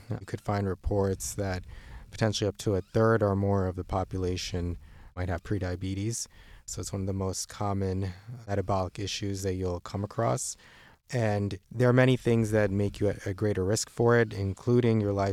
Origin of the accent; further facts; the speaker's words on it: New Jersey, United States; In central New Jersey in Monmouth County.